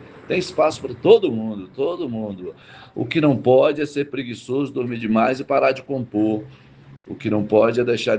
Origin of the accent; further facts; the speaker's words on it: Itapetinga, Bahia, Brazil; na mesma noite abro em Itapetinga, minha terra querida